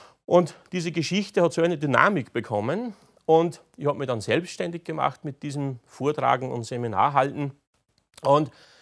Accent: Upper Austria, Austria; Es gibt zum Beispiel in Oberösterreich, wo ich herkomme, in den Gemeinden so Vereine

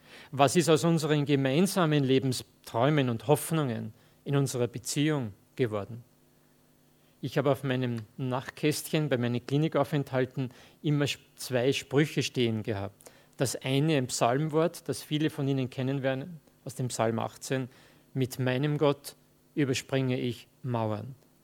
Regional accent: Lower Austria, Austria; Ich komme aus dem Mostviertel in Niederösterreich

